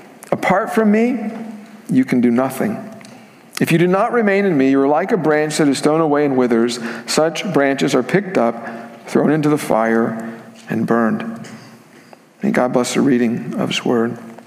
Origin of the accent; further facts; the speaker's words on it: Corpus Christi, Texas, United States; moved away as an adult; he moved me from my hometown of Corpus Christi to Waco, Texas, where I was going to start college.